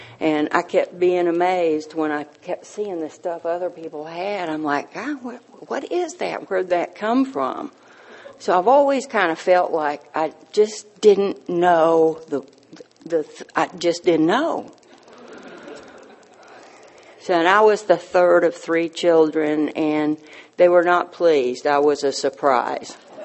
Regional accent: Wimberley, Texas, United States; born there; And I suspect y'all can tell that I come from the South. I was born in Wimberley, Texas

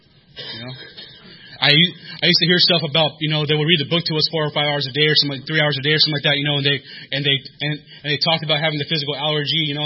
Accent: San Diego, California, United States; So I grew up here in San Diego, and I like to say that my life was basically doomed because I grew up in East County.

